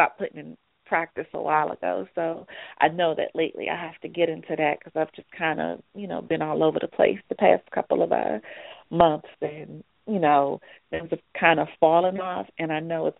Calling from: Maryland, United States; Hi, good evening. … I'm calling from Maryland.

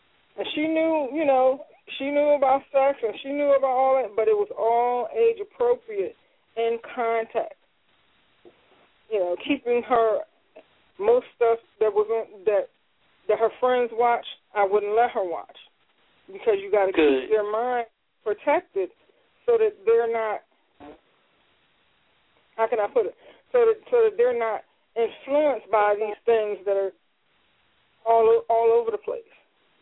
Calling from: Philadelphia, Pennsylvania, United States; I don't mind at all. … I'm calling from Philadelphia.

